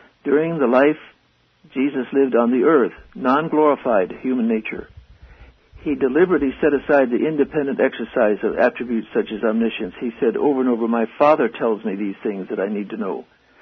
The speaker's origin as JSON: {"language": "English", "country": "China", "tie": "born or raised there", "said": "I was raised in China back in the 20s."}